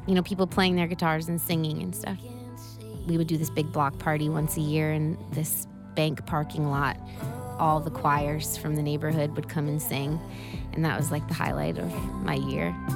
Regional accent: Chicago, Illinois, United States; I grew up in the Uptown neighborhood, which is sort of on the north side of the city, close to the lake. And I grew up in a big old hotel called the Chelsea Hotel.

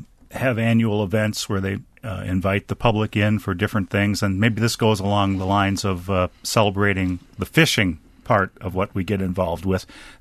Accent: New London, Wisconsin, United States; I grew up in New London, where a lot of those logs ended up at the Hatton Lumber Mill

